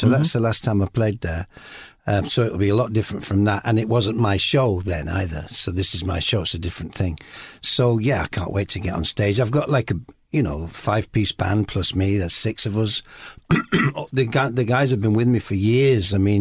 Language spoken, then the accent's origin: English; Bradford, Yorkshire and the Humber, United Kingdom; also born or lived in Redcar; My family are Bradford people. Anyway, so I was born in Redcar, which was Yorkshire, but we moved back to Bradford when I was about four. And I went to school in Bradford then for a bit.